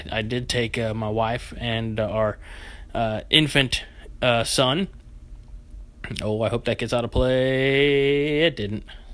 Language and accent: English; Illinois, United States; I am from Illinois, but I'm from Southern Illinois, and I grew up very close to St. Louis.